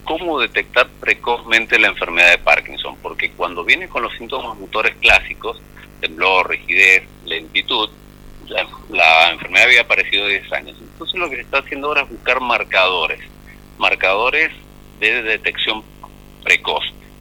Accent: Mendoza, Argentina; nosotros como mendocinos tenemos el orgullo

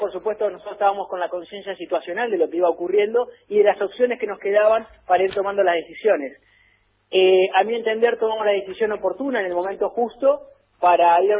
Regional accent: Paraná, Entre Ríos, Argentina; Tengo 34 años y soy de Paraná, Entre Ríos.

